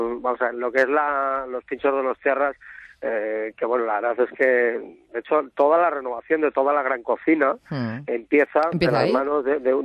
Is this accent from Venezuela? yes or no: no; Basque Country, Spain; yo concretamente soy vasco